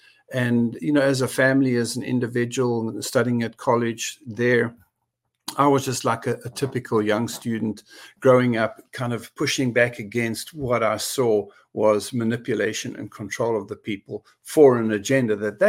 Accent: South Africa; now in United Kingdom; growing up in South Africa

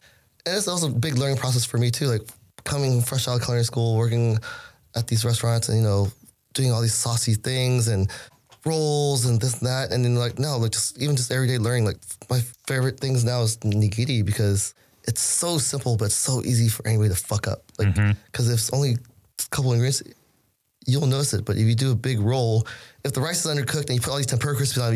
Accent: Sacramento, California, United States; that's what's really cool growing up in Sacramento and never leaving and seeing the whole food scene here change

